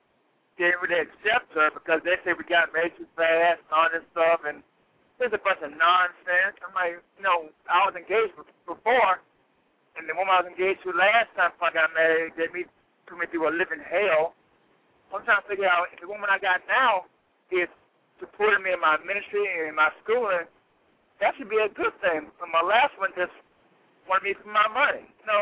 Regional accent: Little Rock, Arkansas, United States; now in Ypsilanti, United States; I'm from Little Rock.

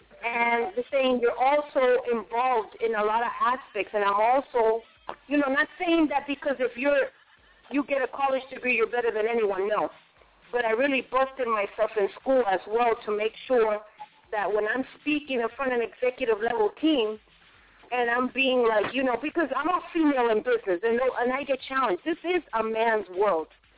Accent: Boston, Massachusetts, United States; So I grew up in the East Coast. I went to high school in Boston.

